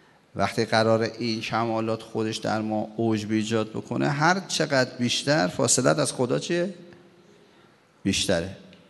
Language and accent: Persian; Iran; ما ایرانی هستیم،